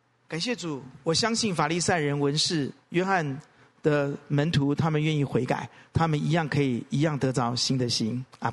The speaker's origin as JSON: {"language": "Chinese", "country": "Taiwan", "said": "我们台湾人比较不会这样子"}